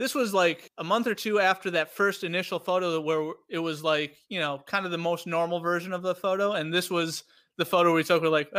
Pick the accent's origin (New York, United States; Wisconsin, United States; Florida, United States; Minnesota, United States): Minnesota, United States; accent: Minnesotan; trying to sing in an Irish accent, which I just had be my Minnesotan accent, just faster.